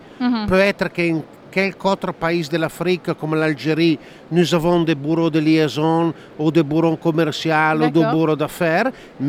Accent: Milan, Lombardy, Italy; Parce que je suis de Milan.

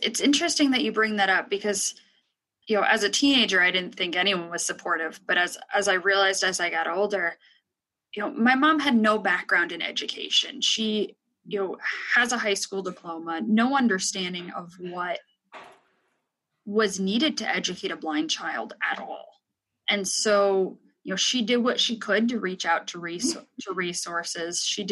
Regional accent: Pennsylvania, United States; I grew up in Eastern Pennsylvania in a, you know, not urban area by any means.

